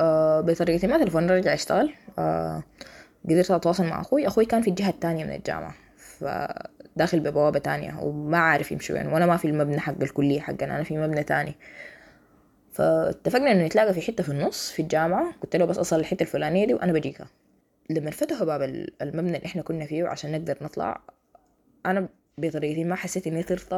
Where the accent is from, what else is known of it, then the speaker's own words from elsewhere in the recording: Khartoum, Sudan; now in Cairo, Egypt; وأنا من الناس اللي نزحت بسبب الحرب من الخرطوم للقاهرة